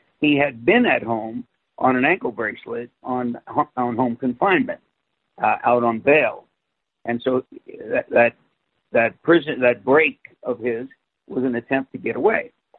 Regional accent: New York City, New York, United States; growing up in New York City, having been a junior high English teacher and having worked in East Harlem as a welfare investigator, and growing up Italian, I had a little bit of a gift of gab.

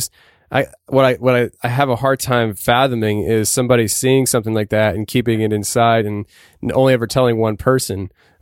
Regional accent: Shamokin, Pennsylvania, United States; I mean, I live in Pennsylvania, obviously, but I'm from Shamokin.

